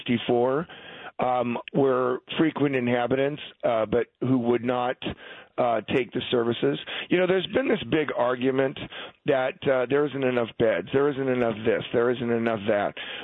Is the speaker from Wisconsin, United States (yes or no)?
no; Montebello, California, United States; I grew up in L.A. I grew up in Montebello. I worked in downtown Los Angeles.